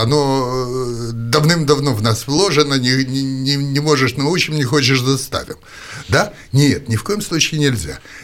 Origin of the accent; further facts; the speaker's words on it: Odesa, Odesa Oblast, Ukraine; now in Belarus; А я понаехал из Одессы.